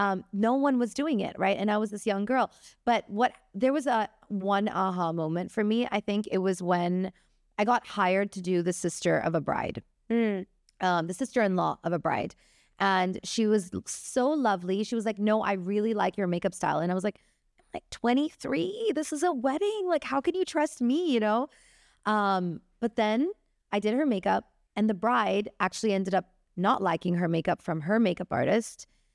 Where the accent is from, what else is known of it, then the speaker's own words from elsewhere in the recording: Hong Kong; growing up in Hong Kong and Indian culture